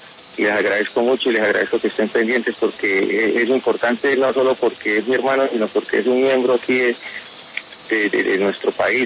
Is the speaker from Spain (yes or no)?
no; Colombia; como ciudadano colombiano